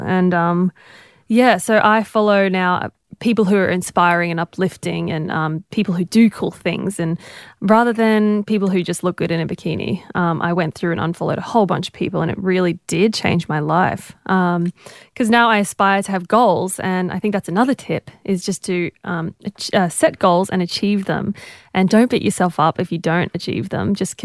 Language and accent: English; Papua New Guinea; You know, I grew up in Papua New Guinea